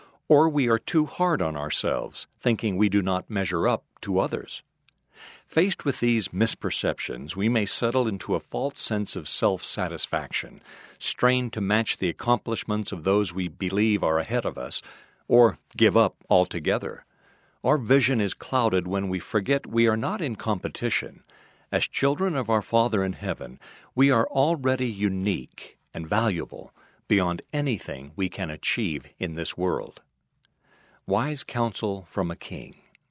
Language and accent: English; Idaho, United States; As a young man growing up in Idaho, trying to find my place in the world